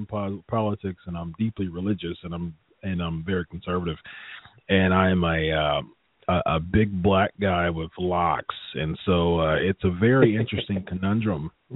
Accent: Ohio, United States; And, I'm from Ohio

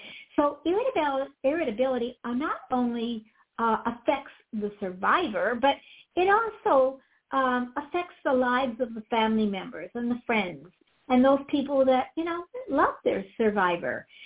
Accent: Pittsburgh, Pennsylvania, United States; born there; I have a really soft spot in my heart for Pittsburgh. I was born there. I was born right outside of Pittsburgh.

